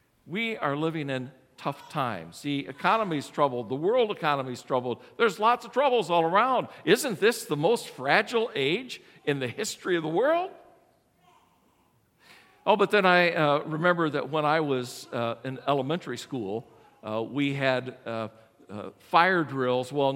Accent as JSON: {"language": "English", "town": "Indianapolis", "region": "Indiana", "country": "United States", "tie": "born or raised there", "said": "before that I was from Indianapolis, Indiana, and from a downtown church there. So when I came to Wisconsin, all of the churches in Wisconsin were small in comparison to what I grew up with in Indiana."}